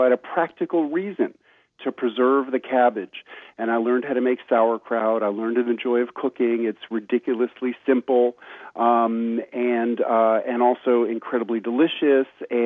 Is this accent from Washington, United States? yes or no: no; New York City, New York, United States; as a kid growing up in New York City, the grandson of immigrants from Eastern Europe